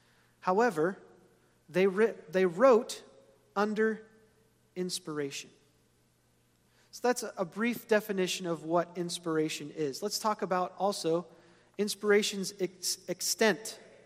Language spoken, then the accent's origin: English; Brownsville, Tennessee, United States; born there; I was born in Brownsville, Tennessee. Most of my dad's side of the family is from Tennessee